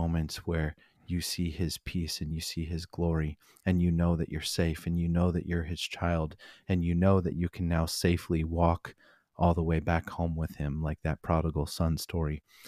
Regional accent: Albany, Oregon, United States; We're also from Albany. You know, it was a fun town. There was a lot of kids coming to know Jesus at that time when I was in high school.

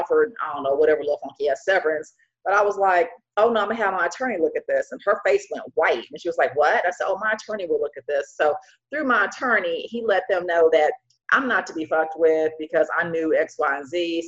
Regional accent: Kansas City, Missouri, United States; So I grew up in Kansas City, Missouri in the Midwest, and I was just always so different from people.

